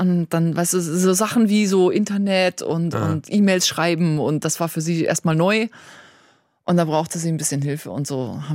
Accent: Icking, Bavaria, Germany; moved away as an adult; Oh, ich bin aus München weg nach London so 1994.

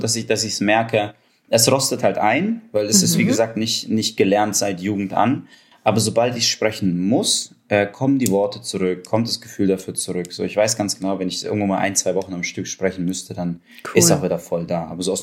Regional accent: Poland; now in Germany; Ich liebe es, Pole zu sein, mich als Russe zu verhalten und in Deutschland zu leben.

